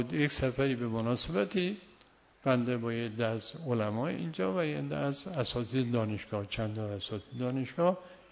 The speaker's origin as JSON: {"language": "Persian", "country": "Iran", "said": "این منو دید و شناخت که ما ایرانی هستیم"}